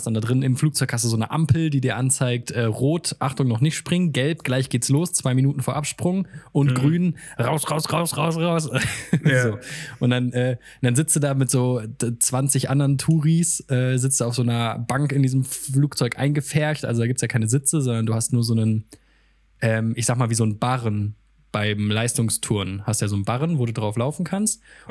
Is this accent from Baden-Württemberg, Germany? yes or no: no; Bad Camberg, Hesse, Germany; die Eichhörnchenbahn in der Lochmühle in Bad Camberg, wo ich herkomme.